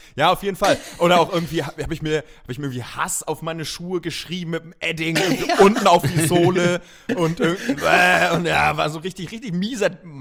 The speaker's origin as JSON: {"language": "German", "town": "Schwerin", "region": "Mecklenburg-Vorpommern", "country": "Germany", "tie": "born or raised there", "said": "Aber zurück zu bei uns in Schwerin war es aber so, Eastpak war aber gleichgeschaltet."}